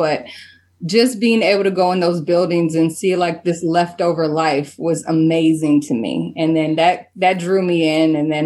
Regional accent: Gary, Indiana, United States; moved away as an adult; I also was born and raised in Gary. I kind of moved out of Gary once my kids got to school age, and then we lived in different places.

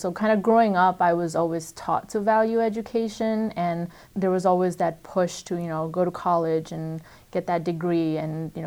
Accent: Nepal; I'm from Nepal, because whenever I would tell people I'm from Nepal, they would not know where that is.

